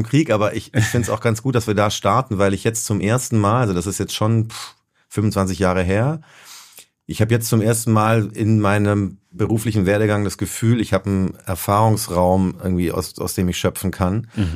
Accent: Baden-Württemberg, Germany; Ja, ich bin eigentlich Schwabe, ich komme aus der Nähe von Tübingen, also noch ein kleineres Dorf, so richtig Bauernhof und Kühe und so.

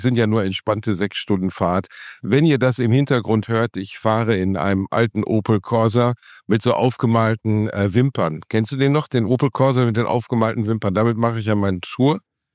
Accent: Gelsenkirchen, North Rhine-Westphalia, Germany; in Gelsenkirchen unter anderem in meinem Heimatdorf Rotthausen

